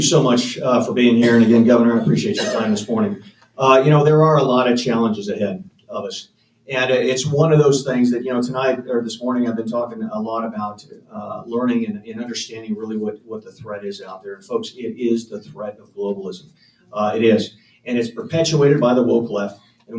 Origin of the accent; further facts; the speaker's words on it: Wyoming, United States; And, you know, I am from Wyoming. I am a native of this state.